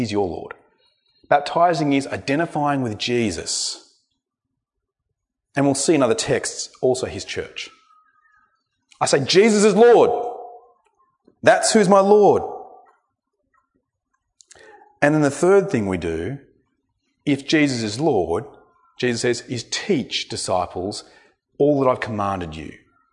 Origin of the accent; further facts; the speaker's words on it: Australia; I'm an Australian. I'm a rugby fan.